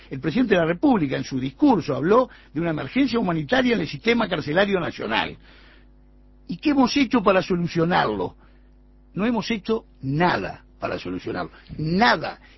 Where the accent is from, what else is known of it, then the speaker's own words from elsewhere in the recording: Colonia, Uruguay; yo, que soy de Colonia, que ando mucho por la Ruta 11, desde que tengo memoria